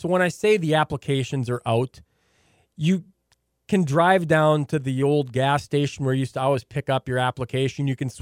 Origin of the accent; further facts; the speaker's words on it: Williston, North Dakota, United States; born there; I was born out in Williston, and I've got to go back there and work every once in a while.